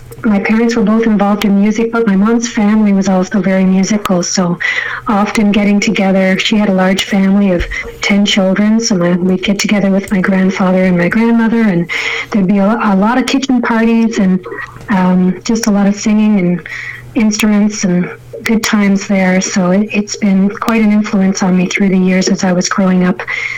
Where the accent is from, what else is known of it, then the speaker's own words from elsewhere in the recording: Horton Township, Ontario, Canada; born there; I was born in Horton Township, which is just outside of Renfrew, Ontario, in the Ottawa Valley.